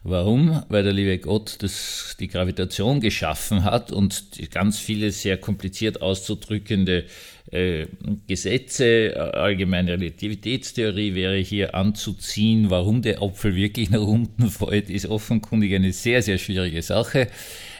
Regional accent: Austria; Entschuldigung, aber das musste jetzt kommen als Österreicher.

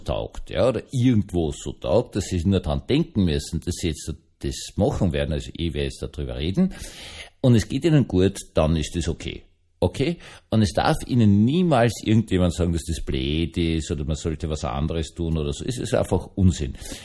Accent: Vienna, Austria; Ich als Österreicher, gerade als Wiener, bin ja schon viel, viel emotionaler.

